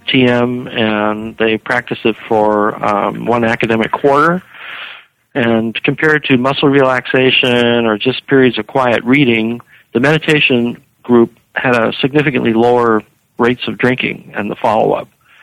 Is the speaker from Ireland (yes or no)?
no; Canada; moved away as an adult; now in United States; and I'm from Canada, and back in 1964 when I started graduate school, there were no PhD clinical psychology training programs in Canada.